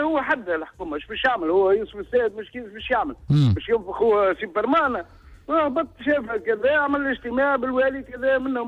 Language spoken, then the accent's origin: Arabic; Sousse, Sousse Governorate, Tunisia; من سوسة اخوي العزيز